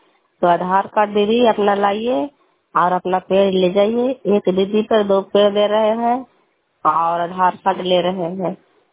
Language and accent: Hindi; Kalyanpur, Bihar, India; घर कल्याणपुर वाली बेलसी पंचायत प्रखंड चंडी जिला नालंदा का निवासी हूँ।